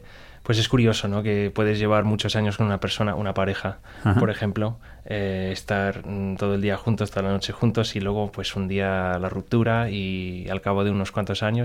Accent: United States; Bueno, digamos que yo estoy muy orgulloso de nuestro patrimonio musical, ¿no? A lo mejor de otras cosas no tanto, pero lo que es la cultura americana sí que me parece que tenemos cosas

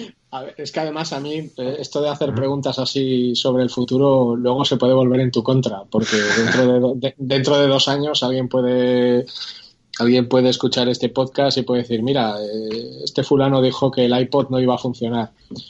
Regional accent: Aragon, Spain; now in Zaragoza, Spain; yo estoy en Zaragoza porque yo soy aragonés como mis socios

